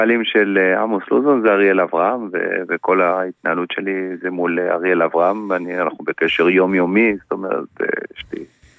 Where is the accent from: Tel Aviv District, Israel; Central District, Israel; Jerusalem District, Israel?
Central District, Israel; Rishon LeZion; אני גדלתי בראשון לציון